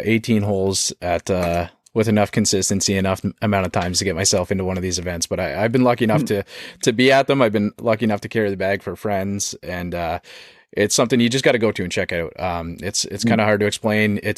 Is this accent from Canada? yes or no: yes; Canada; it's something that we all miss, like as Canadian golfers as well, right?